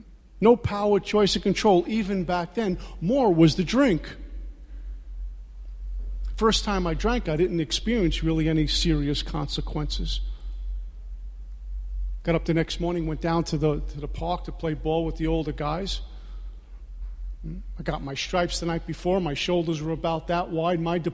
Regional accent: Brooklyn, New York, United States; I'm from Brooklyn, right?

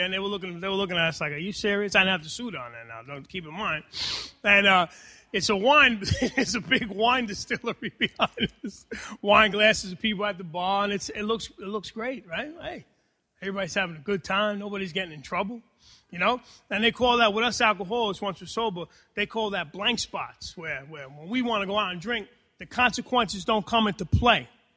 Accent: Hoboken, New Jersey, United States; And I'm born and raised in Hoboken, New Jersey. Might I add, real Hoboken when I grew up there, you know? And a lot of Spanish people back then.

